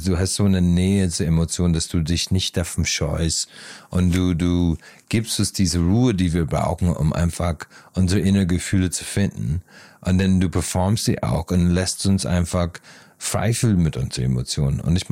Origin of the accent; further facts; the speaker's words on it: Ireland; German is a second language; Ich habe das in meiner Jugend in Irland in kleine Dörfer in einer Kneipe